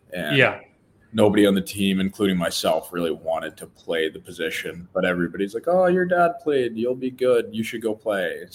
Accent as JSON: {"language": "English", "town": "Calgary", "region": "Alberta", "country": "Canada", "tie": "born or raised there", "said": "growing up in Calgary, you know, in Canada"}